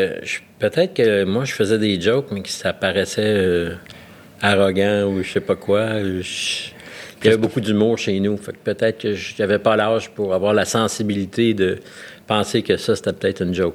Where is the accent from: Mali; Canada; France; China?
Canada; L'Île-Bizard, Quebec; Et à 8 ans, je suis parti dans le West Island, à l'île Bizarre, puis là, j'ai grandi dans le West Island. Donc, grandi sur le bord de l'eau, le bord du lac des Deux-Montagnes